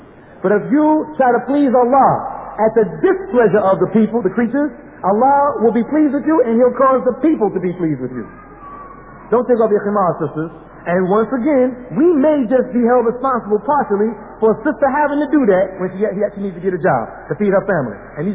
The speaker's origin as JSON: {"language": "English", "town": "Newark", "region": "New Jersey", "country": "United States", "also_born_or_lived": "Brooklyn", "said": "I mean, where I come from, you know, I'm coming from Newark, New Jersey. I also lived in Brooklyn, and I've seen the inside of some of these shelters."}